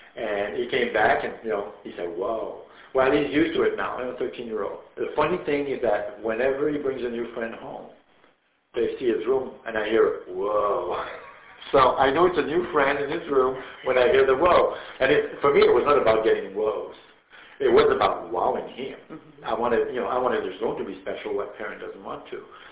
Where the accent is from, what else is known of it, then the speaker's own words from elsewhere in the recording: Canada; Otherwise, I'm Canadian. I don't like air conditioning.